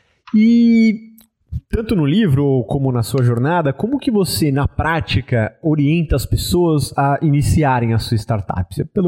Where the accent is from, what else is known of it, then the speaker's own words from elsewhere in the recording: Brazil; todos nós, como brasileiros